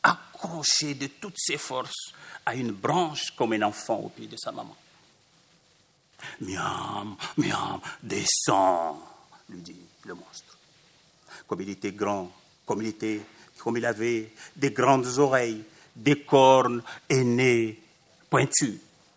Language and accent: French; Mtsangamouji, Mayotte; la vieille conteuse de ce village de Mtsangamouji, mon village natal